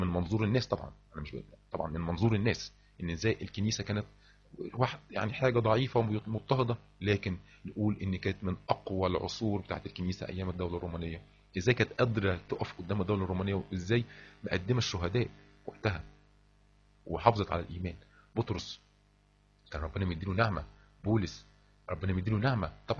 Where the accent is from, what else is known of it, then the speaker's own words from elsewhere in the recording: Egypt; هنا عندنا في مصر